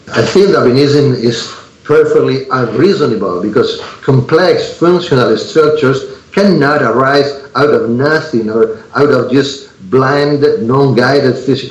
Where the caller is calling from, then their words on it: Spain; Yeah, I'm talking from Spain.